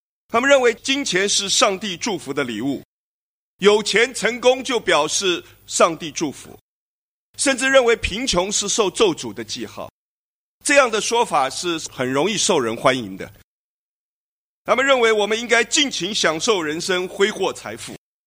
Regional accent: China; 我们还在中国人的新年期间，我们中国人在新年的时候见面常常说恭喜发财

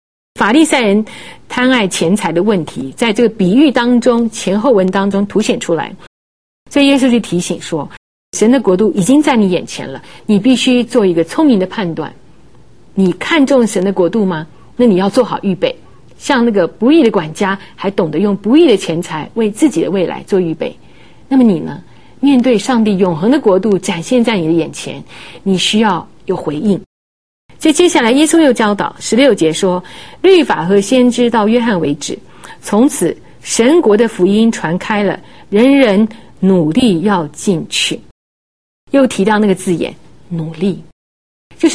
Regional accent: China; 马门就是财力的意思，有点像我们中国人的这个财神爷哈

